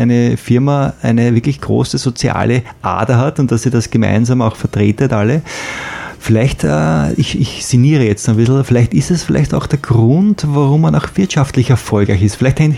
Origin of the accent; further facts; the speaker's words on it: Austria; Ich bin aus Österreich.